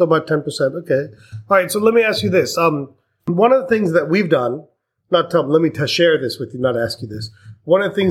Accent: India; you know, I'm Indian, so I'm relatively frugal.

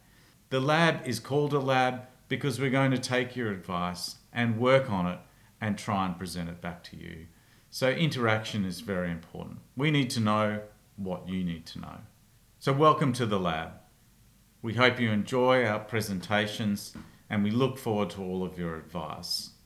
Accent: Brisbane, Queensland, Australia; I'm from Brisbane in Australia.

